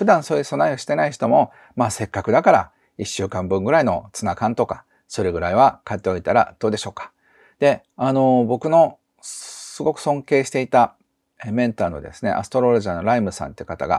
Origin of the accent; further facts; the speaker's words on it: Kobe, Hyogo, Japan; 僕は神戸出身なので、